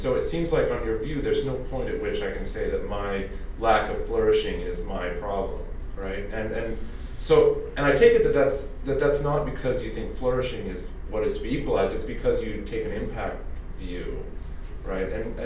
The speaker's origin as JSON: {"language": "English", "town": "Toronto", "region": "Ontario", "country": "Canada", "said": "from Toronto."}